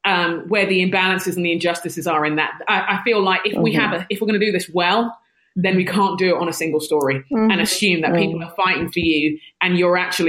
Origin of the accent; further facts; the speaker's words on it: United Kingdom; I would say I am a Brit. I'm a Nigerian Brit.